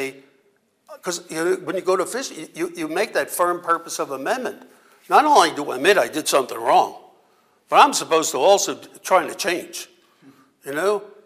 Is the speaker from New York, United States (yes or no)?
yes; New York, United States; because I'm from New York, some people tell me I speak too fast, right?